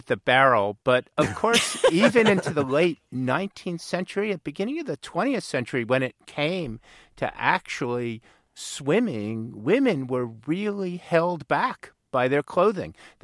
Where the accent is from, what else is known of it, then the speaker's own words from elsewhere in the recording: Miami, Florida, United States; I can remember going to the public beach growing up in Miami on Key Biscayne and passing by Virginia Beach, which was the black beach.